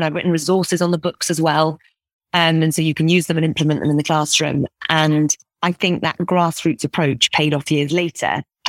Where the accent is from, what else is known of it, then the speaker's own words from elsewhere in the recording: Scotland, United Kingdom; growing up in Scotland.